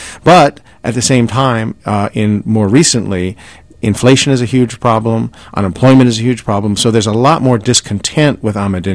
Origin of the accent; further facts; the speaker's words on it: United States; As an American reporter, everybody I met, without exception, was friendly, was hospitable.